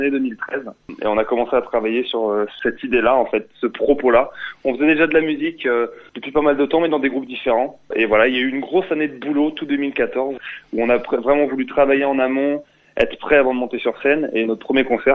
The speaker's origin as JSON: {"language": "French", "town": "Vannes", "region": "Brittany", "country": "France", "said": "Ouais, on est de Vannes, ouais, tous les quatre."}